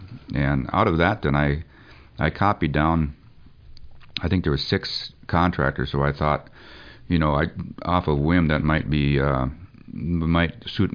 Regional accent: Wisconsin, United States; I tell you, I'm originally from Wisconsin, and I graduated from high school in 1970.

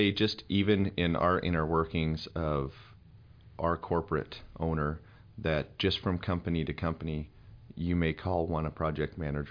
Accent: Boise, Idaho, United States; I came from Boise, Idaho.

